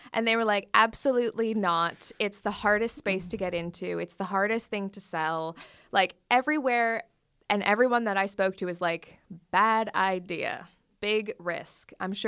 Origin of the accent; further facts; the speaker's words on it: Canada; I relate to that because I'm from suburban Canada, and there's a Bikram yoga studio there